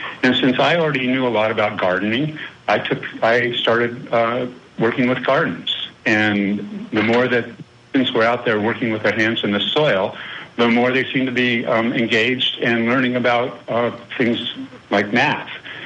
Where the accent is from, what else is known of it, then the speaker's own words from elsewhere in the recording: Colorado, United States; since I was very young and growing up in Colorado in the mountains and really enjoying the outdoors